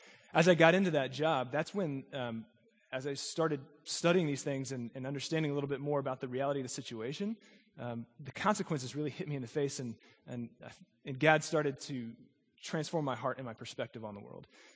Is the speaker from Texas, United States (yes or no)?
yes; Houston, Texas, United States; As I said, growing up in Houston, this isn't something that I ever really thought about until I got to Frito-Lay